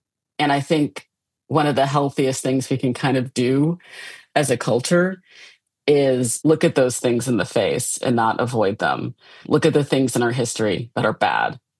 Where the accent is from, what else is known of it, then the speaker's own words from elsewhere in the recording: Midwest, United States; I mean, I come from the Midwest, which has its own weird kind of passi